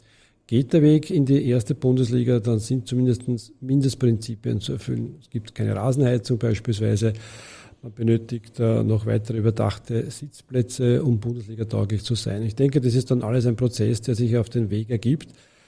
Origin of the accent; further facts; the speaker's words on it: Vienna, Austria; Und das ist ein gesellschaftlicher Auftrag, den wir als Wiener hier sehen.